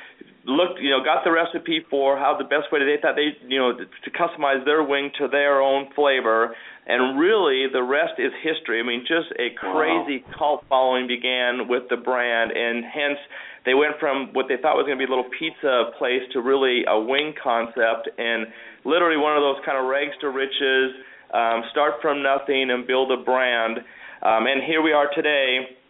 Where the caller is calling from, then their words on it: Phoenix, Arizona, United States; We are calling from our franchise support office in sunny Phoenix, Arizona.